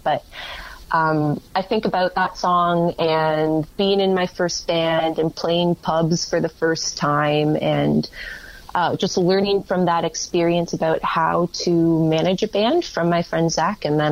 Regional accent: Ajax, Ontario, Canada; also born or lived in Hamilton; I grew up in Ajax, by the way, and then I moved to Hamilton to go to McMaster.

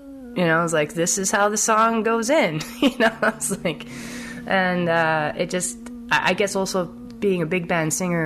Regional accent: Alberta, Canada; And seeing how I'm from Alberta, I was like, oh my gosh, I definitely need to write a song about this Canadian awesome connection.

